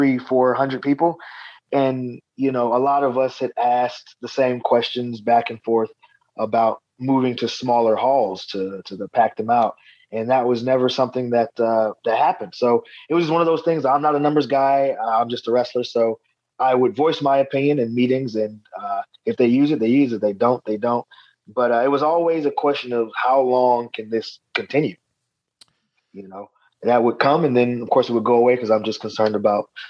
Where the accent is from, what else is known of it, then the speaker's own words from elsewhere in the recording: Atlanta, Georgia, United States; in the main event of the center stage show in my hometown here in Atlanta, Georgia.